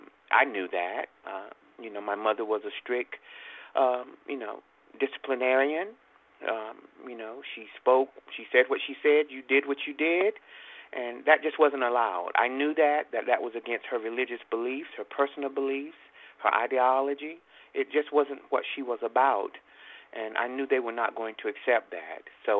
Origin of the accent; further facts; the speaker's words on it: Jacksonville, North Carolina, United States; I was raised in Jacksonville, North Carolina as a Southern Christian boy with two Christian parents